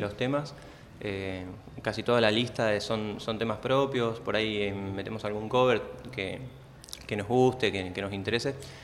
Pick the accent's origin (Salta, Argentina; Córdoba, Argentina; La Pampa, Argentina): La Pampa, Argentina; somos todos de La Pampa, compartimos como esa identidad.